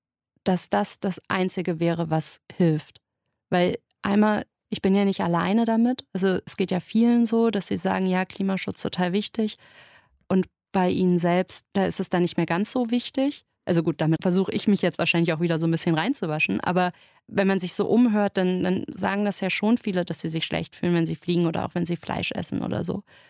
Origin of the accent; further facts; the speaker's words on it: Hesse, Germany; ich komme aus Nordhessen, da gibt es alle Wurst.